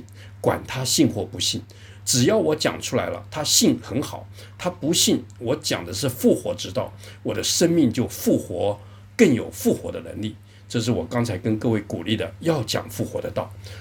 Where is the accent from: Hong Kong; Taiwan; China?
Taiwan; 她的父亲我们都是从台湾来的台湾